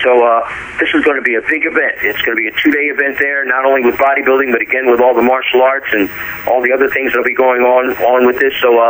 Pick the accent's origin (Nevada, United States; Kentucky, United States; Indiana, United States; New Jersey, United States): New Jersey, United States; also born or lived in Los Angeles / Europe; Yes, I am born and raised in Jersey, except for some of the years that I was gone, about 15 years. I lived in L.A., and I lived in Europe for 3 other years